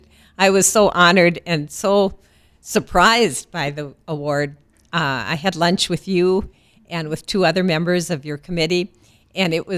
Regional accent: Bismarck, North Dakota, United States; Well, I grew up in Bismarck, and I'm an only child

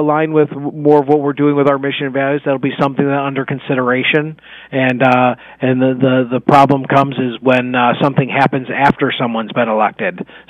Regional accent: Buffalo, New York, United States; I grew up in Buffalo, so this is a Bills fan saying this

